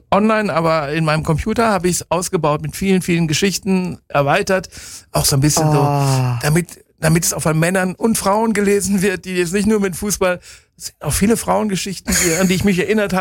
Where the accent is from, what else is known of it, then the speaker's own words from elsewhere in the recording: Bielefeld, North Rhine-Westphalia, Germany; Und dann bekam ich aus meiner Heimat Radio Bielefeld, meinem Ursprungssender, so einen Wink, so eine Frage.